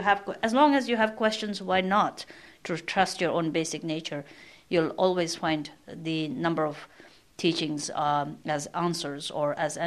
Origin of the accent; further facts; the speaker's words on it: North India, India; I grew up in India where Hinduism is very strong. I grew up in North India where there are a lot of Muslims, and I had a lot of friends who are Muslims. And I did spend a number of years going to a Catholic convent school.